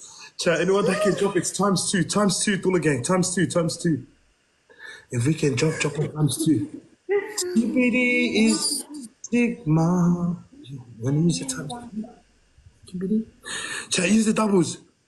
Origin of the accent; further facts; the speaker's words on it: Samoa; They're from New Zealand. I'm from Samoa.